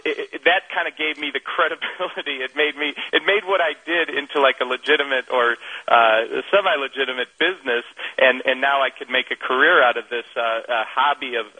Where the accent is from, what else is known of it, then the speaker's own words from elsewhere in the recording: Chicago, Illinois, United States; way back in the day, like in 97 and 98 in my hometown of Chicago